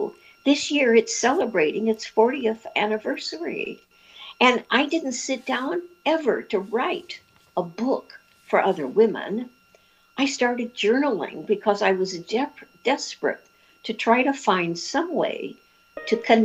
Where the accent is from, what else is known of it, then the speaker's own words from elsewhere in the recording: Lafayette, Indiana, United States; I grew up in Lafayette, Indiana, a scared little kid who always, as I said, always was looking to feel as though I fit